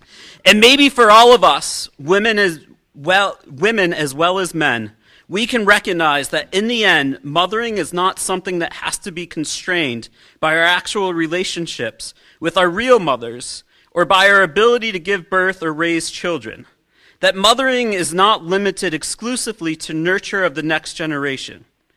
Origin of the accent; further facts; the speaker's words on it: Utica, New York, United States; I grew up outside of Utica, New York. If you did not grow up outside of Utica, New York, I'm going to tell you what I learned in 18 years.